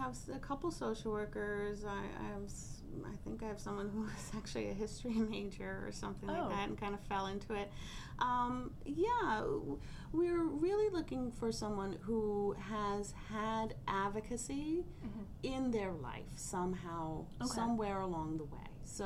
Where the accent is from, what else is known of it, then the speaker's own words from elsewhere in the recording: Pennsylvania, United States; So I grew up in the Philadelphia region, right outside of Philly in Montgomery County.